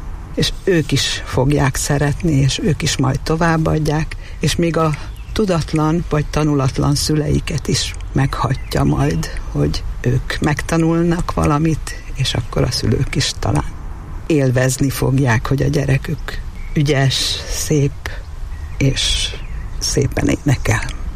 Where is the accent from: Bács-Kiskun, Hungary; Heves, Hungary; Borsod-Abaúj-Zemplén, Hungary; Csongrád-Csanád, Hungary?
Borsod-Abaúj-Zemplén, Hungary; Miskolc; also born or lived in Budapest; Hát én 2000-ig Budapesten laktam, előtte ugyan Miskolcon születtem és miskolci vagyok, de 20 évig ott éltem, és akkor 2000-ben költöztem haza.